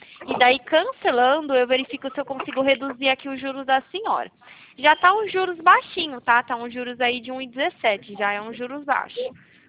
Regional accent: São Paulo, Brazil; Eu sou aqui do interior de São Paulo.

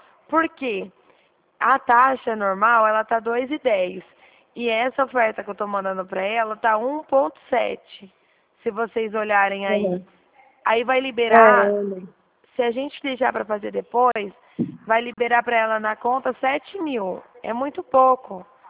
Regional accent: Dracena, São Paulo, Brazil; Eu sou aqui de Dracena, perto de Prudente.

